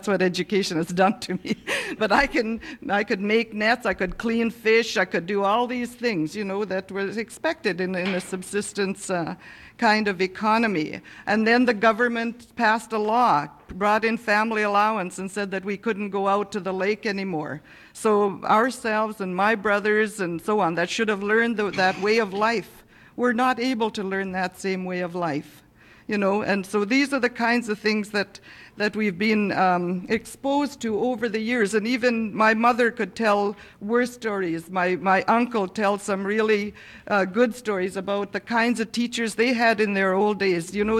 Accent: Canada; I'm from an Indian reserve in Canada, and I started school there in the 40s.

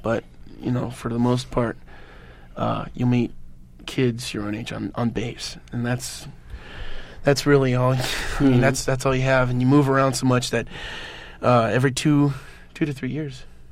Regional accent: Fort Belvoir, Virginia, United States; born there; also born or lived in Alabama / Kentucky / Washington / California; I was born in Virginia, Fort Belvoir, right outside of D.C. And I've lived all the coasts. I've lived in Virginia, Alabama, Kentucky, Washington State, California, Carmel, and now here.

